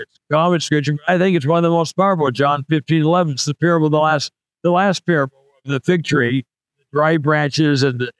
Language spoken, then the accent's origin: English; California, United States; born there; I was born in Southern California. Are you kidding me? I was born into a Christian family.